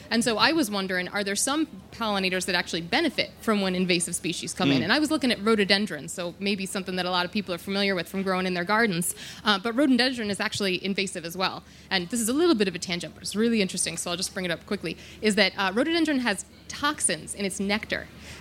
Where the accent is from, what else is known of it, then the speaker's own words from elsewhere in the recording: Philadelphia, Pennsylvania, United States; moved away as an adult; now in Ireland; My background is I came from, you can probably tell, not Ireland originally. So I'm from Philadelphia